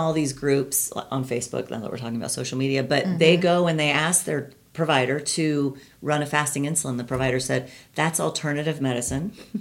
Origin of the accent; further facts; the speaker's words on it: Florida, United States; And I'm from Florida. I've been here about a decade, but we have these there too.